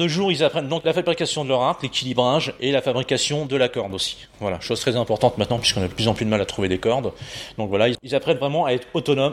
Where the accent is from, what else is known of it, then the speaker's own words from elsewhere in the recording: Martigny-Courpierre, Hauts-de-France, France; Je suis de l'Aisne, oui, à côté de l'Aisne, à Martigny-Corpières.